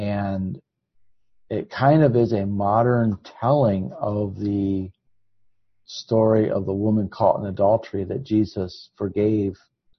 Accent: the North, United States; But I'm from the North in America.

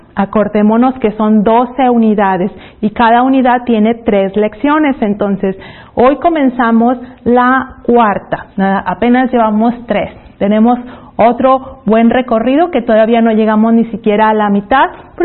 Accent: Mexico; Yo soy mexicana y yo hubiera querido traer un rebozo o un zarape

